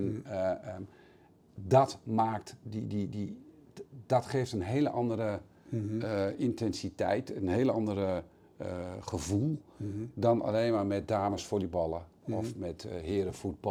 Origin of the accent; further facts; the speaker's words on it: Nijeveen, Drenthe, Netherlands; born there; Ik zei, ik ben geboren in Nijenveen, in Drenthe.